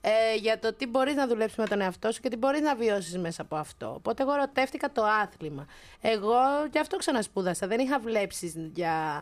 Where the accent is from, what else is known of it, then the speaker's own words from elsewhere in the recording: Missolonghi, Western Greece, Greece; Είμαι από το Μεσολόγγι εγώ, ρε παιδιά.